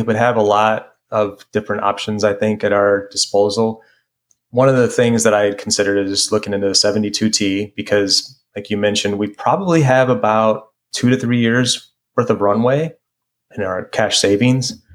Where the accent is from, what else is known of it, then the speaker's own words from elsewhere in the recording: St. Louis, Missouri, United States; And we're both from St. Louis, but we hadn't met in the local group.